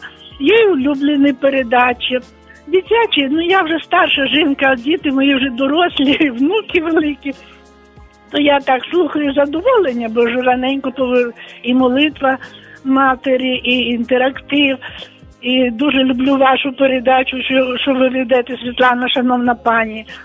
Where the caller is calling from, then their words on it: Volyn Oblast, Ukraine; Я з Волині.